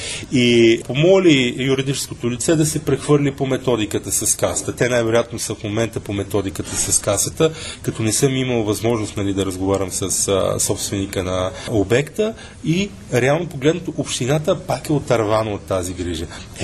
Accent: Petrich, Blagoevgrad Province, Bulgaria; now in Sofia, Bulgaria; Аз съм от Петрич. Аз живея в София в момента.

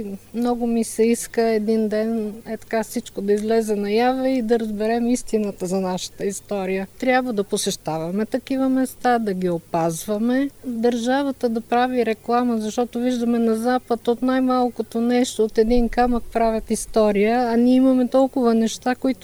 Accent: Vratsa, Vratsa Province, Bulgaria; От Враца.

